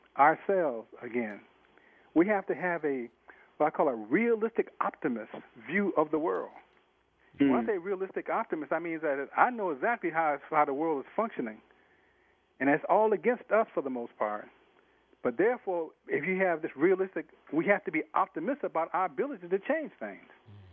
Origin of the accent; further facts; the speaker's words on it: Chicago, Illinois, United States; I grew up around Pimps and Hoes, Slammin' Cadillac Doors on the west side of Chicago.